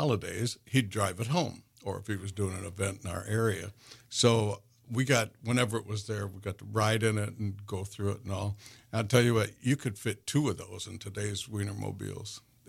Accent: Dodgeville, Wisconsin, United States; I grew up in Dodgeville, about 43 miles west of Madison, where Oscar Mayer was located.

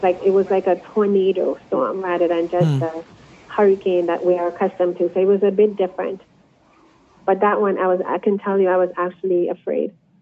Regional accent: Antigua & Barbuda; Yes, I was born and raised in Antigua.

